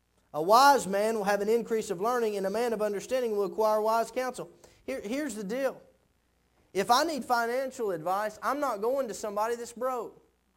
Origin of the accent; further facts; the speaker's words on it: Tennessee, United States; He's African American, I'm white. He's from Georgia, I'm from Tennessee.